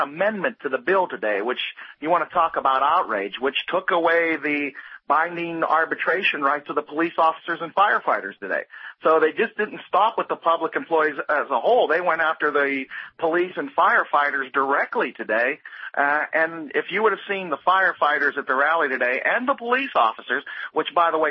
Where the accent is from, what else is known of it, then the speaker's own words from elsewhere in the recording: Pennsylvania, United States; You know, and we're from Pennsylvania.